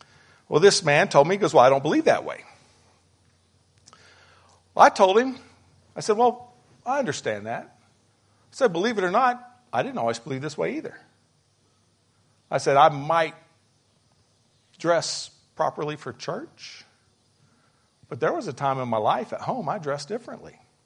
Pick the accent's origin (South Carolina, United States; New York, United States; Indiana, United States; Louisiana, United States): Louisiana, United States; I'm from Louisiana, so we're going to go for this, just for this example, with yellow and gold.